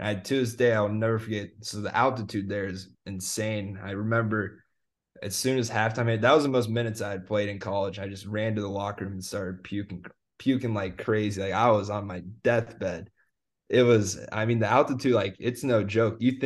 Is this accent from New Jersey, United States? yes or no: no; Kansas, United States; growing up in Kansas, Danny Manning's like the most popular, most famous man if you're a Kansas fan.